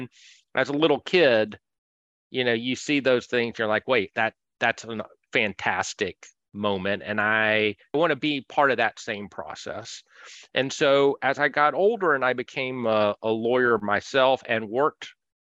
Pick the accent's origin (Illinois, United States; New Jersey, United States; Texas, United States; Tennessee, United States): Tennessee, United States; Chattanooga; I'm from Chattanooga, Tennessee, and ran for mayor of my hometown, Chattanooga.